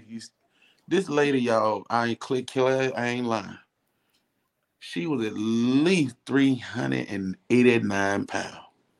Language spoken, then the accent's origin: English; Canton, Mississippi, United States; now in Atlanta, United States; I'm originally from Canton, Mississippi. Now I live in Atlanta, Georgia. I've been in Atlanta since 2016.